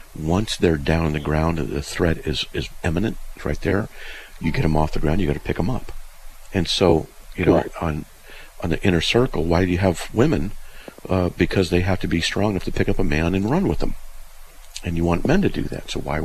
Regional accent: California, United States; I grew up in California mostly, and I wouldn't go back there if you paid me.

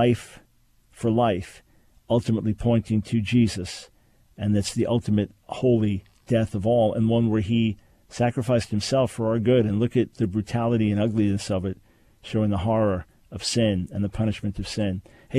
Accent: New York City, New York, United States; also born or lived in Long Island; I grew up in New York City and Long Island. I'm not a hunter.

